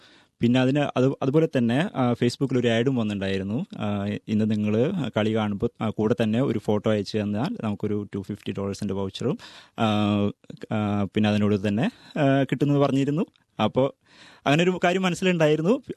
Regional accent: Thrissur, Kerala, India; ഞാനൊരു തൃശ്ശൂർകാരനാണ്, സാംസ്കാരിക തലസ്ഥാനം തൃശ്ശൂരാണ്.

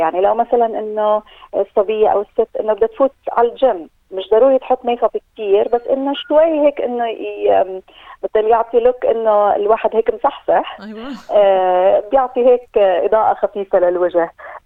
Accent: Jordan; also born or lived in Dubai; now in Melbourne, Australia; من الأردن، كنت مقيمة بدبي، دي أصل لي سنتين بملبورن

